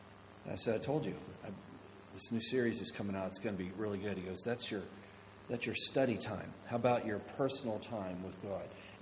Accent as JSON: {"language": "English", "region": "Florida", "country": "United States", "said": "I'm from Florida."}